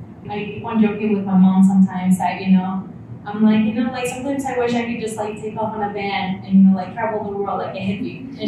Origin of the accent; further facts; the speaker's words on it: Washington, District of Columbia, United States; I grew up in Columbia or in Petworth, Shaw Howard, I don't know what they call that neighborhood, by Georgia Avenue and Harvard Street, like two blocks away from Howard University.